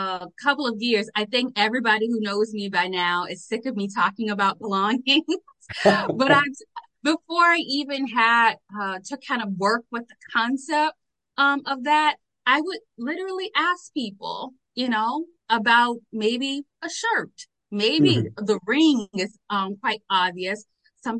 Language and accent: English; Virginia, United States; Yes, I come from Virginia. And in Virginia, even in our educational system growing up, I think I went to just about every plantation in the southern part of Virginia